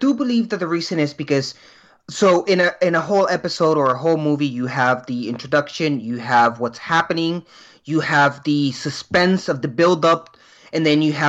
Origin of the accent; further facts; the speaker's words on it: Puerto Rico; first language Spanish; English is a second language; When I was growing up in Puerto Rico, and we were speaking obviously Spanish